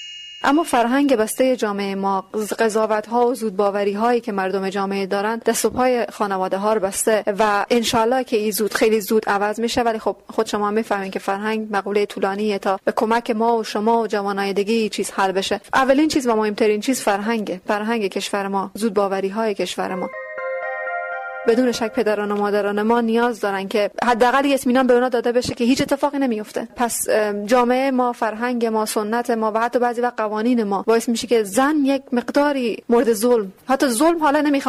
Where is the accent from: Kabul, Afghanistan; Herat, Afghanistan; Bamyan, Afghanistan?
Herat, Afghanistan; now in Iran; من افغانم، از افغانستان اومدم، از هرات اومدم و افتخار می‌کنم به افغانی بودن